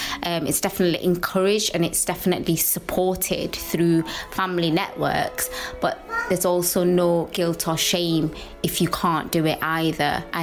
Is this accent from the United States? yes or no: no; India; I'm Indian and my family are Muslim.